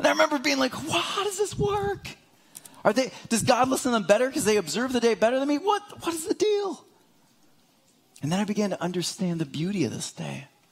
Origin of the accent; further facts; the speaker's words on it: East Coast, United States; See, for me, growing up in the East Coast, my parents would say, you cannot spend money on the Sabbath.